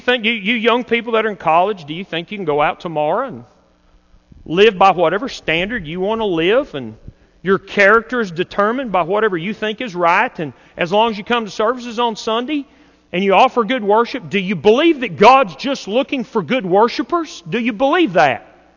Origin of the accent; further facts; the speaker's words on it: Slaton, Texas, United States; My neighbors, our next-door neighbors, when I was growing up in Slayton, Texas, they were getting a divorce.